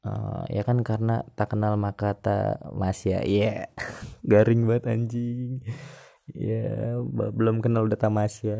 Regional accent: Jakarta, Indonesia; born there; also born or lived in Tangerang; now in Bali, Indonesia; Oh ya, gue lahir di Jakarta, tinggal di Tangerang. Sekarang gue ngerantau, gue lagi di Bali sekarang.

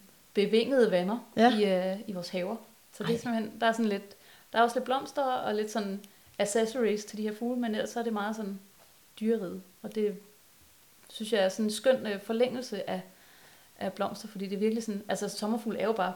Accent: Sorø, Zealand, Denmark; i Danmark, det er sgu ligesom hjemme i Sorø. Alle kender hinanden.

